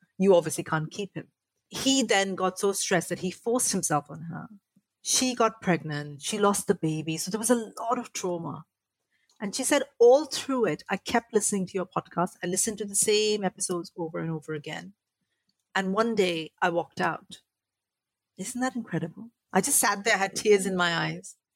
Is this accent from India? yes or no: yes; India; now in United Kingdom; my experiences growing up in India, coming to the UK, navigating these two cultures